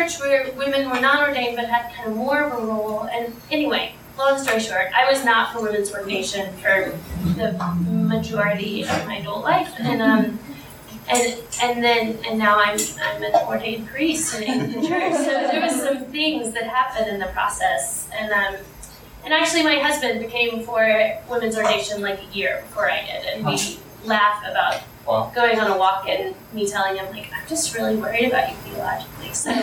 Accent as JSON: {"language": "English", "town": "Austin", "region": "Texas", "country": "United States", "said": "So I live in Austin. I'm from Austin. 7th generation Texan. So we've been here forever."}